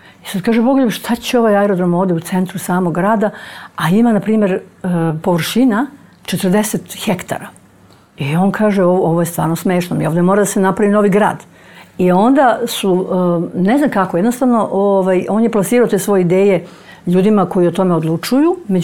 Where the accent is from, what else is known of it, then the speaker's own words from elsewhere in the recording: Serbia; moved away; also born or lived in Russia / Belarus; mi smo kao prognani iz Srbije otišli da radimo, da se vratimo ponovo, da radimo u Rusiju, pa i Belorusiju i te zemlje bivšeg Sovjetskog saveza, gde smo radili punih 35 godina, možda i više.